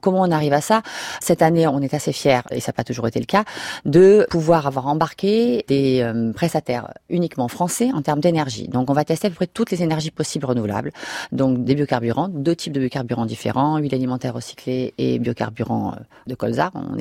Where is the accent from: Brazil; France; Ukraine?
France; Southern France; Moi, je viens du sud de la France. Je viens d'une famille, je dirais, de vignerons.